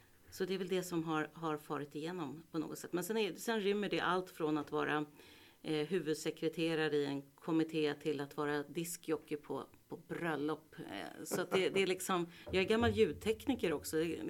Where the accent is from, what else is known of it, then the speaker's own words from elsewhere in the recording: Stockholm, Stockholm County, Sweden; Och jag växte upp i Högdalen och den här platsen i Stockholm som på 70-talet var, upplevde jag från mitt perspektiv, oerhört öppen.